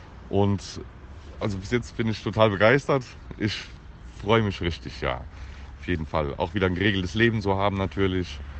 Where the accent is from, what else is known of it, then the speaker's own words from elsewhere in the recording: Nistertal, Rhineland-Palatinate, Germany; ich komme aus Nistertal. Ich bin 48 Jahre alt